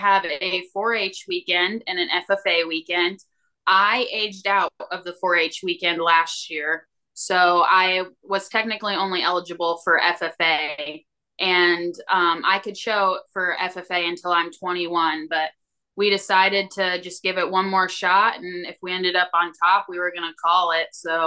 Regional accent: York, Nebraska, United States; I am currently 20 years old. I'm originally from York, Nebraska, but I am currently a student at Oklahoma State.

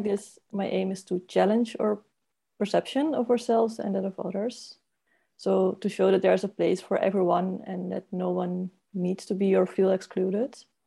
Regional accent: Netherlands; English is a second language; I'm from the Netherlands.

